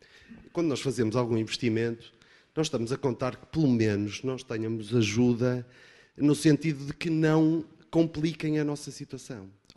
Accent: Porto, Portugal; sou do Porto, vim cá de propósito para manifestar aqui uma situação

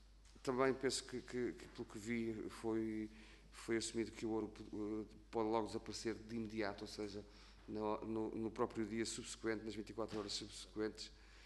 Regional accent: Viana do Castelo, Norte, Portugal; eu sou oriundo de Viana do Castelo

